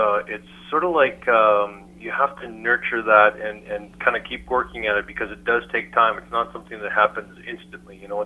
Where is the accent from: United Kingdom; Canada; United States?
Canada; We are. Yeah, good. We're both Canadian. We're living in Calgary